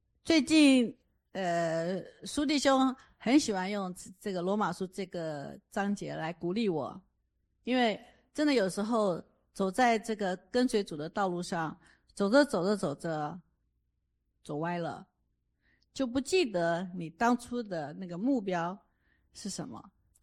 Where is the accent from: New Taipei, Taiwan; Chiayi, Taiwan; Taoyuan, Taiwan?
Chiayi, Taiwan; born there; also born or lived in Taichung; 我出生在嘉义，然后搬到了想想哦，搬到台中